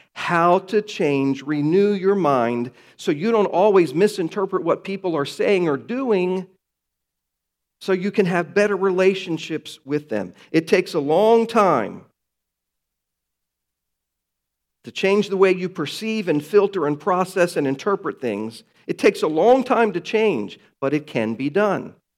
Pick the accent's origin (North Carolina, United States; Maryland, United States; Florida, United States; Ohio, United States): Maryland, United States; Baltimore; I grew up in Baltimore. It wasn't like that when I was growing up. But it's like that now.